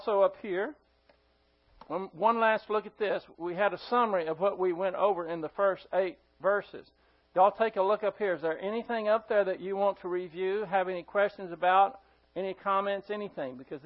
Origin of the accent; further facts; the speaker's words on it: Texas, United States; it's embarrassment to me as a Texan that this took place in Texas, especially right here in our own backyard.